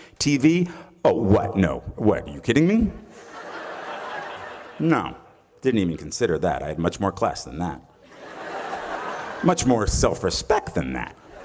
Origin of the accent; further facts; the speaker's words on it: New Jersey, United States; Now, I was a kid from New Jersey who went to an all-boys Catholic high school.